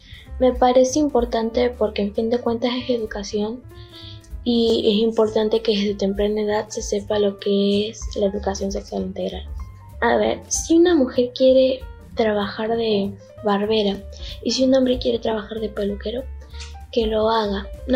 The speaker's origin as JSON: {"language": "Spanish", "town": "Loreto", "region": "Santiago del Estero", "country": "Argentina", "said": "tengo 12 años, soy de Loreto, Santiago del Estero."}